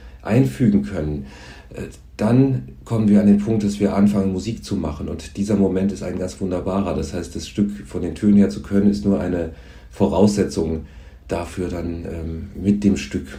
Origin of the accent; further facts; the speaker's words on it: Rhineland-Palatinate, Germany; ich bin auf dem Land groß geworden, im Westerwald aufgewachsen.